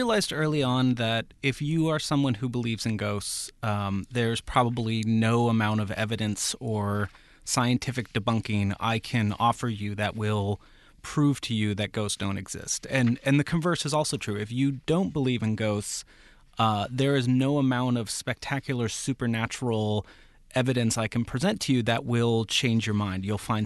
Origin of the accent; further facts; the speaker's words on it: San Jose, California, United States; I grew up in San Jose, California. I grew up near the Winchester Mystery House